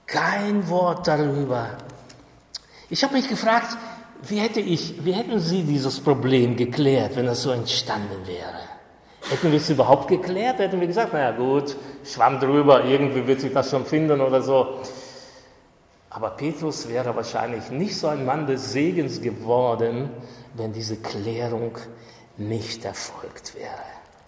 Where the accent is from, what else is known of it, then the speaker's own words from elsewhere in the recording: Germany; Als Deutsche leben wir in so einer Schamkultur, die uns das erschwert.